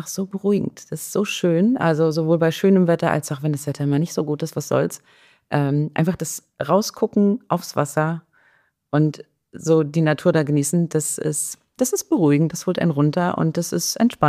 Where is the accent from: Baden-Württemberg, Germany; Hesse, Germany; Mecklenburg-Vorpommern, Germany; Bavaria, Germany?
Mecklenburg-Vorpommern, Germany; Neukloster; Ich komme aus Neukloster